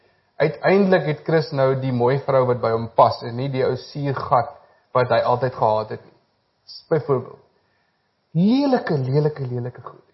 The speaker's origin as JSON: {"language": "Afrikaans", "town": "Cradock", "region": "Eastern Cape", "country": "South Africa", "tie": "born or raised there", "said": "Ek is gebore in Kraddock, in die Karoo, waar ek groot geworden het, laerskool."}